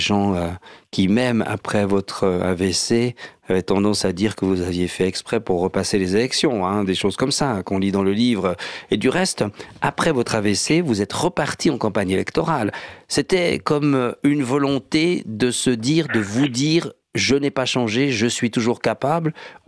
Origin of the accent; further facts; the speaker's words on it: Switzerland; chez nous en Suisse ça a l'air d'être plus calme que chez vous